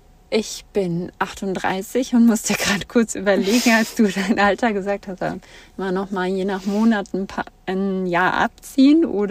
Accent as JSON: {"language": "German", "town": "Herzogenaurach", "region": "Bavaria", "country": "Germany", "tie": "born or raised there", "said": "Ich komme gebürtig aus Franken, aus dem schönen Herzogenaurach. Und viele kennen es von Adidas und Puma oder von einem der beiden Sportartikelhersteller. Ich bin dort aufgewachsen"}